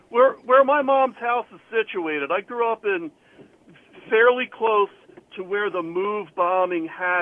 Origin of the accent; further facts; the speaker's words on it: Philadelphia, Pennsylvania, United States; Like, I'm from the Mid-Atlantic region. I'm from Philadelphia.